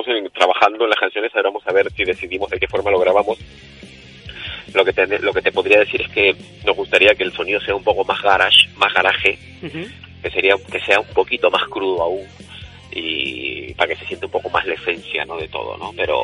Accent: Pamplona, Navarre, Spain; pero somos de La Iruña y es así

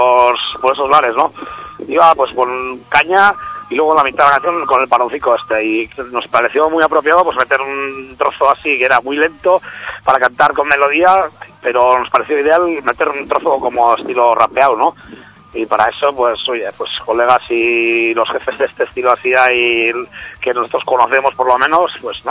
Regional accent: Basque Country, Spain; somos vascos, entonces creemos que debería de ir una canción mínima de euskera, que es nuestro idioma aquí oficial para nosotros

